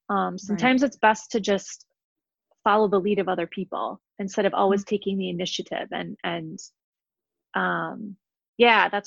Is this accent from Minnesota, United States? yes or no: yes; Minneapolis, Minnesota, United States; Minneapolis is my hometown and this is where my family lives.